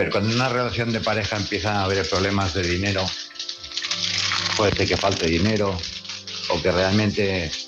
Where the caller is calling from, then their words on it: Palma, Balearic Islands, Spain; de Palma Mallorca